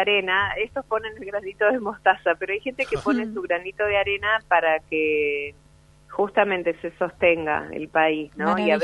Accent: Argentina; todos los argentinos me parecen muy solidarios

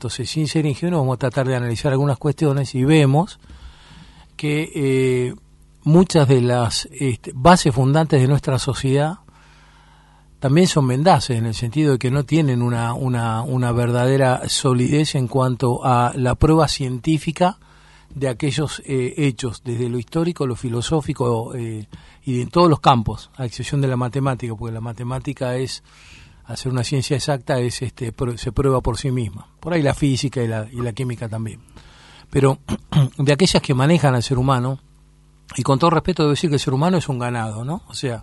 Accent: Argentina; En el caso nuestro somos argentinos, tenemos esta peculiaridad de ser argentino.

